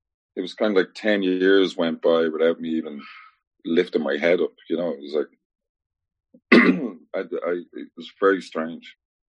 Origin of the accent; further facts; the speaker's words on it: Dundrum, Leinster, Ireland; now in New York, United States; And then I grew up in Dundrum.